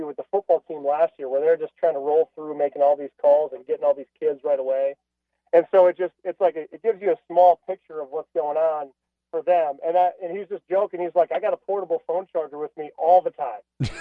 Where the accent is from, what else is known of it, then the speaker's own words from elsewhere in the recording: Minnesota, United States; And, you know, I grew up in Minnesota, so I watched him play with the Timberwolves.